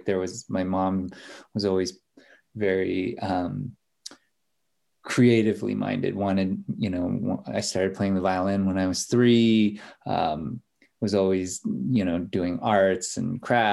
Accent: Minnesota, United States; growing up in Minnesota, there'd be much skiing, but, you know, I grew up in like a small university town in South Central Minnesota, and my parents were librarians.

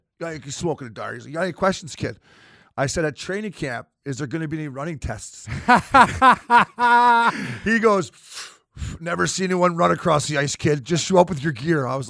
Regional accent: Port Hope, Ontario, Canada; So I grew up in Port Hope.

